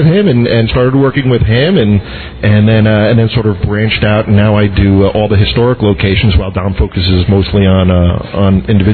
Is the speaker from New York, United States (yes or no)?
yes; New York, United States; I grew up out on Long Island. I'm a native New Yorker, and I grew up out on Long Island.